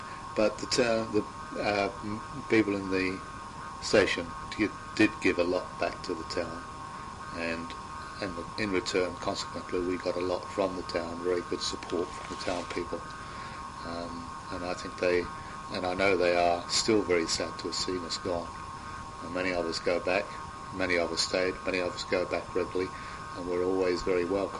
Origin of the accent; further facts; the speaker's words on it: England, United Kingdom; now in Carnarvon, Australia; Carnarvon, despite we come from England, to avoid the class situation, people in town, I think, were very conscious of our rank in the station to start with.